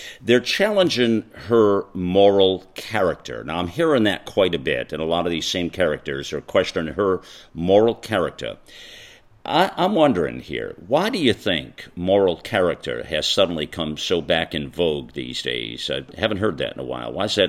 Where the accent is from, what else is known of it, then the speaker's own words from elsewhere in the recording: United States; for me as an American